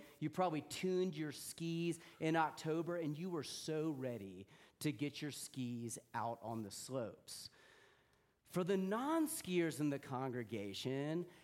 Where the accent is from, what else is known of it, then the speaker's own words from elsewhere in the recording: Deep South, United States; For me, that experience was somewhat improbable because I grew up in the Deep South.